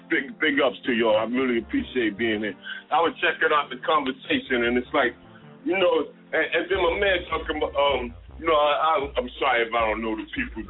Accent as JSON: {"language": "English", "region": "New York", "country": "United States", "tie": "born or raised there", "said": "I grew up, you know, I grew up in Harlem, and my mother actually, and this was in the 60s, you know what I mean?"}